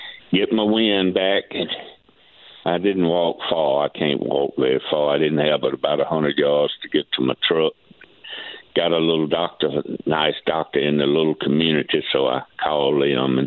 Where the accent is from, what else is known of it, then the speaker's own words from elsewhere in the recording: Alabama, United States; Well, I'm not. I'm from a rural county in Alabama, Wilcox County, which is a county that my wife says it's in a time warp.